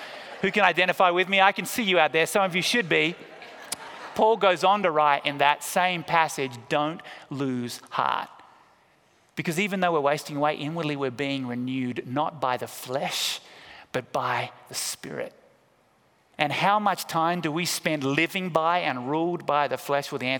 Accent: Hobart, Tasmania, Australia; I grew up at the foot of a mountain called Mount Wellington in my hometown of Hobart in Tasmania in Australia.

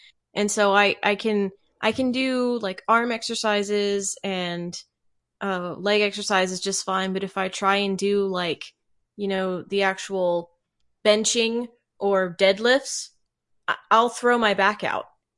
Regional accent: Germany; I am from Germany. We have very strong bones, and we are very stout.

